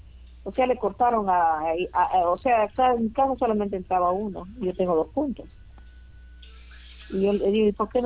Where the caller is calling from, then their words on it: San Martín de Porres, Lima, Peru; San Martín de Corres.